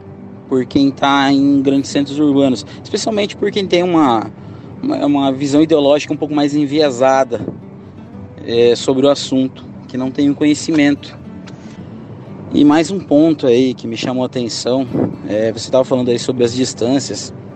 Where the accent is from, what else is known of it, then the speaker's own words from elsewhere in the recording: Sorriso, Mato Grosso, Brazil; eu moro numa cidade que tem pouco mais de 100 mil habitantes, e o carro-chefe aqui é o agro. Sou de Sorriso, aqui do Mato Grosso, é a capital nacional do agronegócio.